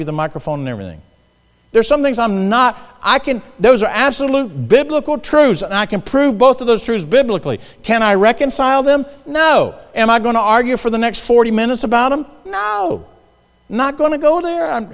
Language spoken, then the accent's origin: English; South Carolina, United States; I'm from South Carolina. We have breakfast, dinner, and supper.